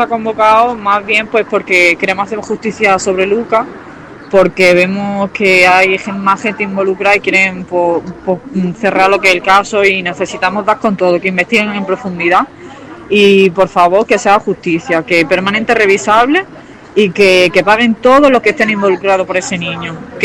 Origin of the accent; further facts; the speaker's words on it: Almería, Andalusia, Spain; now in Garrucha, Spain; Yo vengo de Almería